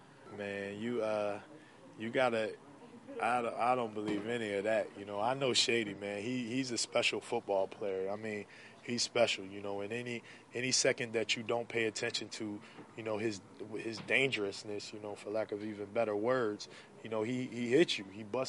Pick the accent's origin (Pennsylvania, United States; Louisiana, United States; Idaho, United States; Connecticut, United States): Pennsylvania, United States; Philadelphia; You know, I grew up in Philadelphia, so I'm very aware